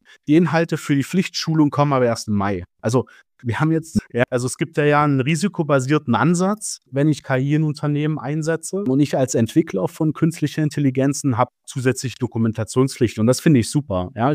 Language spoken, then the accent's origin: German; Saxony-Anhalt, Germany; ich komme aus Sachsen-Anhalt, das ist sehr in der Nähe, also 30 Kilometer von Leipzig entfernt.